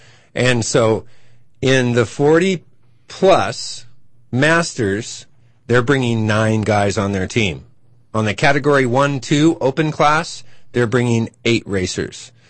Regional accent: Waterville, Washington, United States; My hometown, Waterville, Washington, class of 1980.

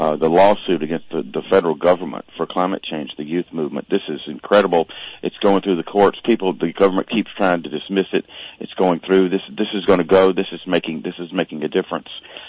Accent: Huntsville, Alabama, United States; Alabama, northern Alabama.

